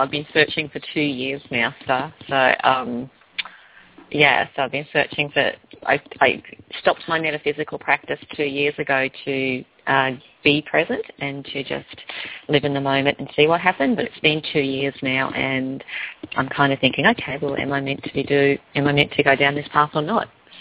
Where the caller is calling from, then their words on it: Australia; Hi. I'm in Australia. It's actually Thursday here, just before lunchtime.